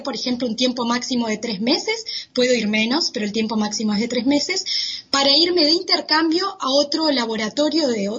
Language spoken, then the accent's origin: Spanish; Uruguay; si yo quiero ir, soy de Uruguay, quiero ir a un laboratorio, por ejemplo, en Alemania